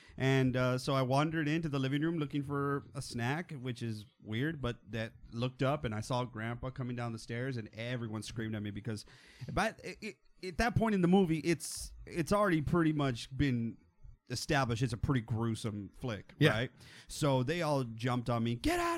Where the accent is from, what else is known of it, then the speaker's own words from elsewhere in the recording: Texas, United States; They got it from me because I am from Texas.